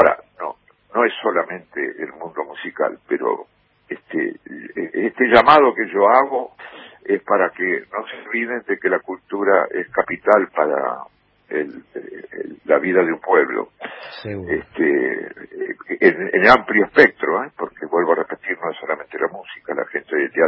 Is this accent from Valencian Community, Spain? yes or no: no; Seville, Andalusia, Spain; moved away; yo derramé algunas lágrimas escuchando la música de mi pueblo, claro, de Sevilla, exactamente.